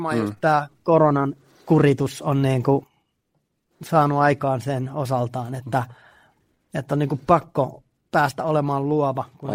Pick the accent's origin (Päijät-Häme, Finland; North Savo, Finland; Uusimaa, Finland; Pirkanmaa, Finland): Uusimaa, Finland; Helsinki; me ollaan Suutarilasta, Pohjois-Helsingistä molemmat